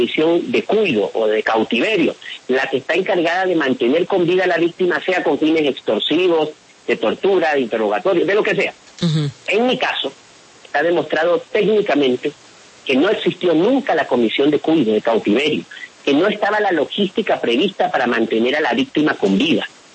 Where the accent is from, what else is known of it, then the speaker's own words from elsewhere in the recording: Ecuador; Yo me dediqué a denunciar los más graves casos de corrupción en mi país. Yo fui el que denunció los primeros actos, los primeros indicios, las primeras pruebas de la vinculación del gobierno de Rafael Correa con el narcotráfico